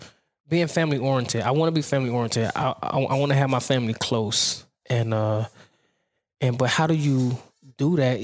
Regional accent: Chattanooga, Tennessee, United States; I grew up in Highland Park before it was what it is now. And I grew up around gangbangers and, you know, bad situations.

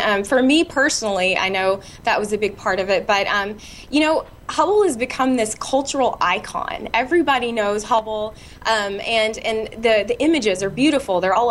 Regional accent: Arkansas, United States; So I grew up in Arkansas on a small farm. It was a kind of stereotypical small southern farm.

